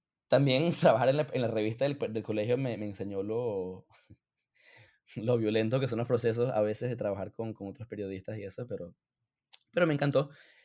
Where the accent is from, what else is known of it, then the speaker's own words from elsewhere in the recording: Venezuela; now in United States; Me acuerdo que el año que nos mudamos a los Estados Unidos de Venezuela, en el 2005